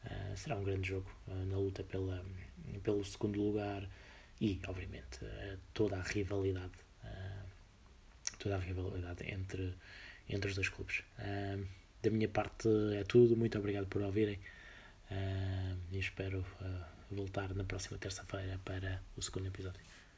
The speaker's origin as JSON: {"language": "Portuguese", "country": "Portugal", "said": "como português"}